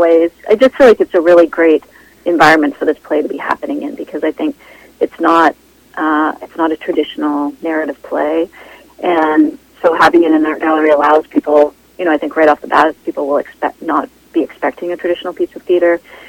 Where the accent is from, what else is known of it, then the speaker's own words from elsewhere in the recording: Vancouver, British Columbia, Canada; well, I grew up in Vancouver and then I left for a while and I came back just over 10 years ago.